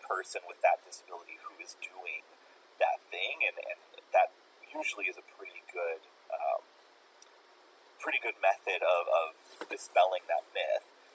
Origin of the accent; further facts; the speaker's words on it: Iowa, United States; An example of that from, you know, my home state is M's Coffee in Independence, Iowa.